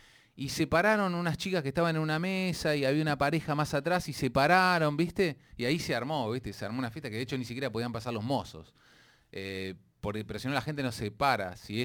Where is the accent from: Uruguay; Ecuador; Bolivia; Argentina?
Argentina; now in Mexico; Como argentinos argentinos de México.